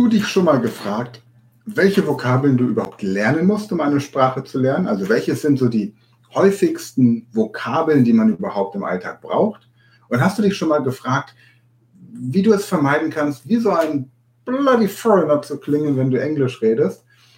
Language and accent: German; Hannover, Lower Saxony, Germany; born there; Ich bin in Hannover geboren, noch nicht mal in Hannover wird Hochdeutsch gesprochen